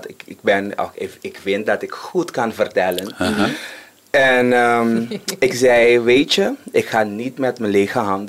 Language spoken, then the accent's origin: Dutch; Curaçao; Ik ben opgegroeid op Curaçao en een beetje in de kerk.